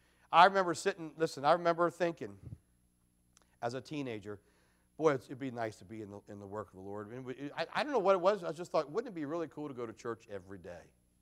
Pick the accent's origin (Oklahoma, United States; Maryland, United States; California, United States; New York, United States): Maryland, United States; from Carroll County, Maryland.